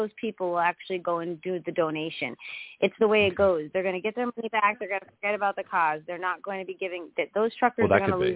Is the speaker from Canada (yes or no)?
yes; Canada; And, of course, I'm Canadian, too, and I find it disgusting